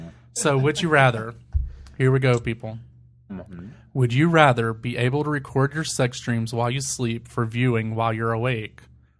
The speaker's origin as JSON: {"language": "English", "region": "Virginia", "country": "United States", "accent": "Virginia", "said": "but I don't know if I can go back to my Virginia accent."}